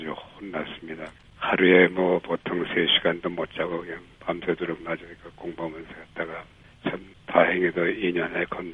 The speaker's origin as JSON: {"language": "Korean", "region": "Seoul", "country": "South Korea", "tie": "born or raised there", "also_born_or_lived": "Paju", "said": "저는 경기도 파주에서 태어났습니다."}